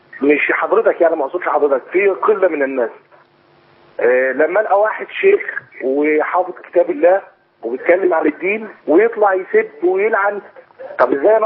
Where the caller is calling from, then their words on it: Mecca, Makkah Province, Saudi Arabia; من السعودية, بكلمك من مكة المكرمة قدام الحرم.